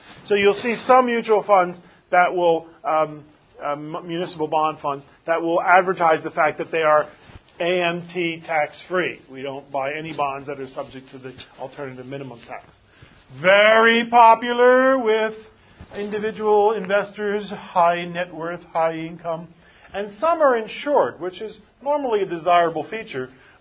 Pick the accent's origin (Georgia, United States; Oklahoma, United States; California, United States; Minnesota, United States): California, United States; But here, I ain't paying to drive. I'm a Californian.